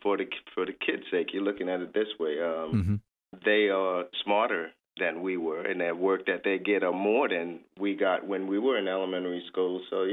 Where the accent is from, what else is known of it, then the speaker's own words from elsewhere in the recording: Adams Run, South Carolina, United States; Yes, I am. I grew up out in the Parker's Ferry, Adams Run area.